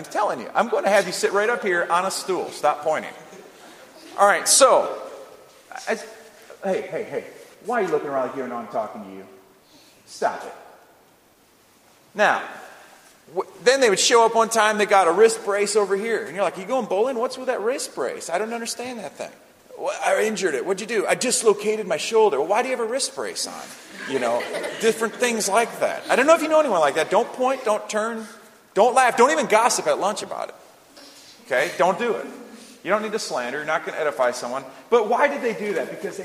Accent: Puerto Rico; Well, I'm from Puerto Rico.

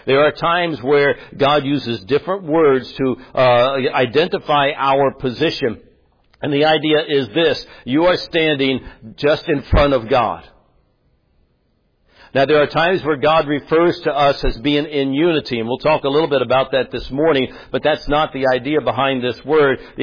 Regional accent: Tennessee, United States; I'm from Tennessee. And y'all are thinking, yeah, we know that, Pastor, it shows. Every now and then, as the old saying goes, every now and then I let my roots show.

